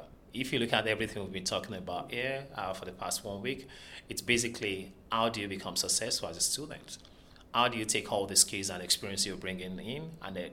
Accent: Nigeria; now in Canada; I came from Nigeria. That was like 6 years ago.

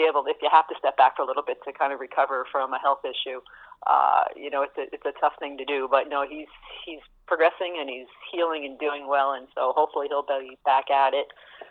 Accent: New York, United States; moved away as an adult; we came here, we're originally from the States, New York area, where we ran a similar facility and came up here because of the fact that there was no established wildlife program really in the province

